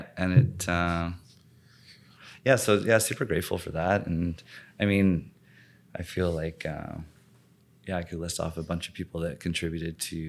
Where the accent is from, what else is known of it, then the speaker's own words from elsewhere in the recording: White Rock, British Columbia, Canada; I'd attribute that to my success coming from growing up in South Surrey, White Rock.